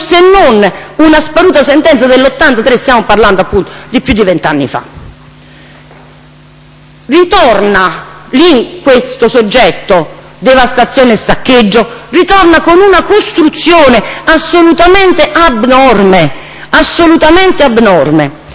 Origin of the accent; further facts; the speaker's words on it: Naples, Campania, Italy; Sapete, io vengo da Napoli